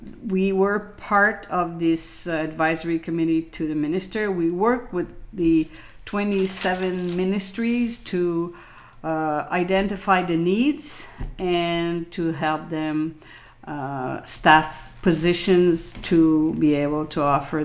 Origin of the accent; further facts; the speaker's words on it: Montreal, Quebec, Canada; also born or lived in Ottawa; Okay, so I lived in Ottawa for close to 30 years, but I came from Montreal. So I came to Ottawa to teach French.